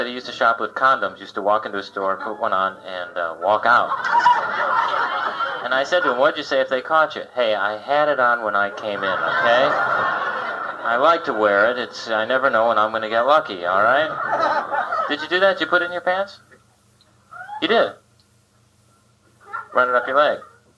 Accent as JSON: {"language": "English", "town": "Los Angeles", "region": "California", "country": "United States", "said": "I'm from Los Angeles, and I wasn't able to breathe for a second until you blew that in my face, and now I feel at home."}